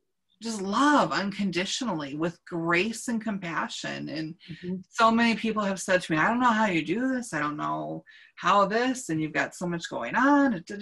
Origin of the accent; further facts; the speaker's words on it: Minnesota, United States; moved away; many of my friends and family members are back in Minnesota where I grew up and worked.